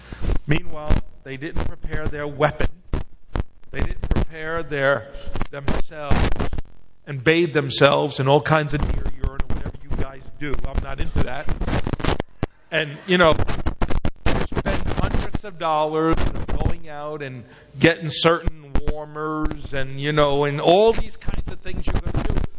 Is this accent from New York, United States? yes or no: yes; Bronx, New York, United States; I'm from the Bronx, and those that had a gun where I came from, they weren't hunting deer.